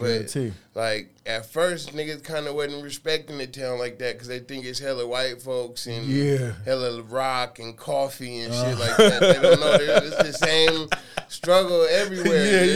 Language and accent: English; Seattle, Washington, United States; Shit, I'm from Seattle. Came up in the South End, but I've been around the whole city.